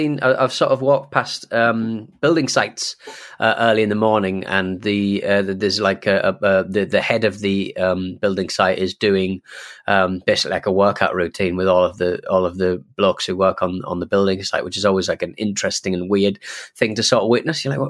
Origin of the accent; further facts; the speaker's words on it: Louisiana, United States; When I told them I was from Louisiana, two or three of the old men started singing a weird old song called